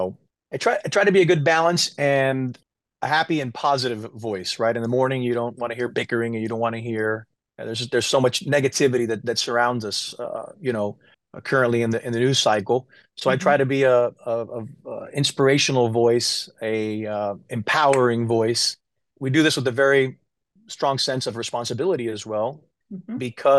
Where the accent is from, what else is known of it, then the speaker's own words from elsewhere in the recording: United States; born there; I was born in the United States of Latino parents